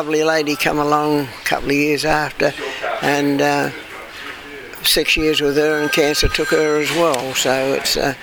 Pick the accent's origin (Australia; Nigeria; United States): Australia; Adelaide, South Australia; also born or lived in Singapore / Malaysia; born and bred in Adelaide, apprenticed in Adelaide, and done all my early riding there. And then in 71, I went off to Singapore and Malaysia for 4 years. Then back to Adelaide and finally retired back in Adelaide.